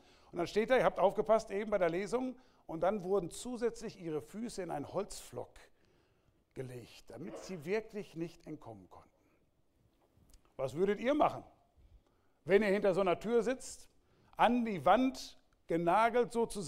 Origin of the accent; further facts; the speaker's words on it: Soest, North Rhine-Westphalia, Germany; Ganz aus der Nähe, wo ich aufgewachsen bin, in Soest.